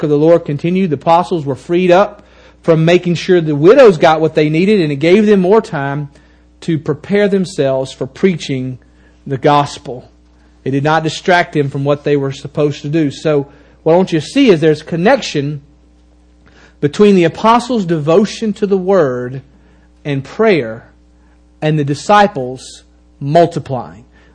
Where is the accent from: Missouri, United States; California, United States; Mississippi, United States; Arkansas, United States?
Mississippi, United States; I mean, we're all Americans, and many of you here are from Louisiana, and I'm from Mississippi, and like we're like totally different.